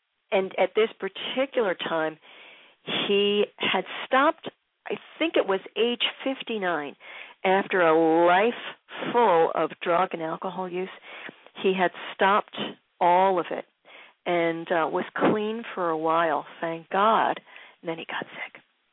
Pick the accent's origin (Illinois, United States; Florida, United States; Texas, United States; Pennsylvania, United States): Pennsylvania, United States; Philadelphia; the kind of songs that we remember certainly growing up in Philly back in the late 50s, early 60s.